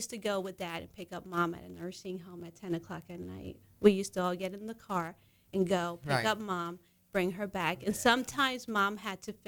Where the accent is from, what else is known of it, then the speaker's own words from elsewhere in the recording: Brooklyn, New York, United States; I'm from Brooklyn, New York. So I went to kindergarten on my own, 3 blocks in Brooklyn, alone.